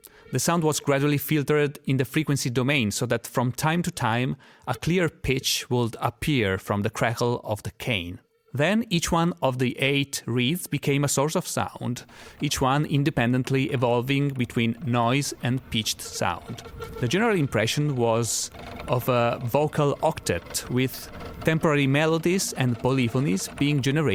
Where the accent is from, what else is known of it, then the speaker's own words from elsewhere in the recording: Italy; I have to say, I grew up in Italy in a family where plants were a big part of our life